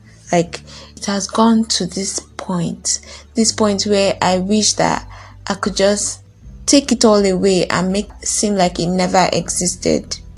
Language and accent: English; Abuja, Federal Capital Territory, Nigeria; I was born and raised in Abuja, but I do not really know my way around Abuja.